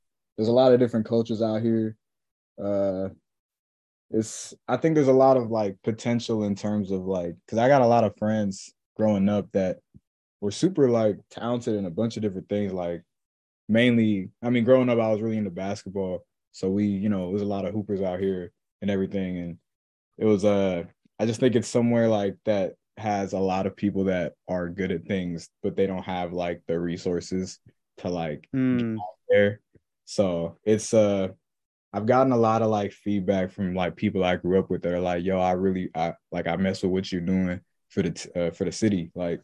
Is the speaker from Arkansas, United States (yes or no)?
no; Lynnwood, Washington, United States; also born or lived in Seattle; I mean, I was born in Seattle, but I lived there for about a year, and then we headed down here to Lynnwood. And yeah, I mean, it's been good. I've lived here my whole life.